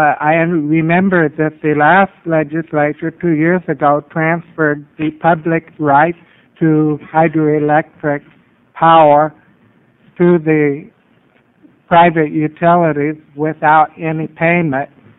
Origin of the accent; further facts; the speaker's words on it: Portland, United States; I'm from Portland.